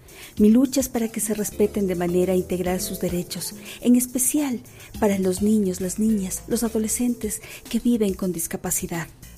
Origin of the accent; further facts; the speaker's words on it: Quito, Pichincha, Ecuador; tengo 47 años, soy quiteña enamorada de sus verdes y luminosos paisajes.